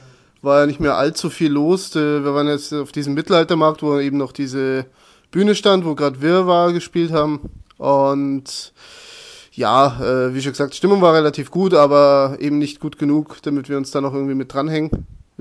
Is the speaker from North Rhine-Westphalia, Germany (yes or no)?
no; Bavaria, Germany; Für mich als Bayer ist natürlich ein Kölsch nicht so unbedingt ein Bier